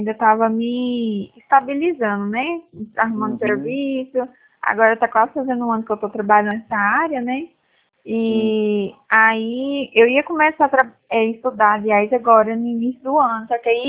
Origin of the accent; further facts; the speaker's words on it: Nova Crixás, Goiás, Brazil; now in Goiânia, Brazil; eu também sou do interior, sou de Nova Crixás.